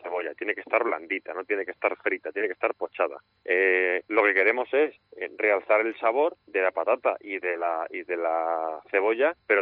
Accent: Villanueva de la Serena, Extremadura, Spain; also born or lived in Galicia; soy de Villanueva de la Serena y ahí es donde se inventó la tortilla de patata. Esa es la primera razón. Y luego otra razón, que he vivido en Galicia durante algunos años

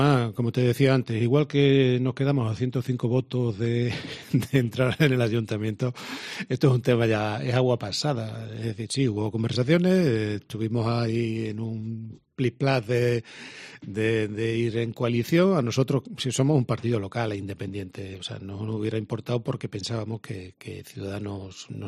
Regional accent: San Roque, Andalusia, Spain; Yo que he vivido mi infancia, mi adolescencia y juventud en San Roque

